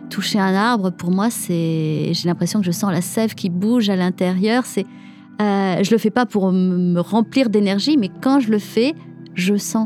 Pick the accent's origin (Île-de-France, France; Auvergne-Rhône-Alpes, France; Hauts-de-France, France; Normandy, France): Auvergne-Rhône-Alpes, France; Je suis auvergnate. C'est vraiment imprégné dans les gènes de chacun. J'ai encore ma maison de famille qui me vient de mes arrière-grands-parents en Auvergne. Donc, j'ai été élevée pour partie là-bas.